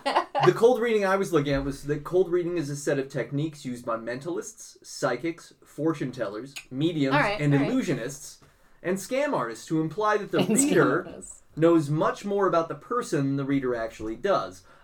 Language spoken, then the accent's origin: English; Scotland, United Kingdom; I'm Scottish and I'm deaf.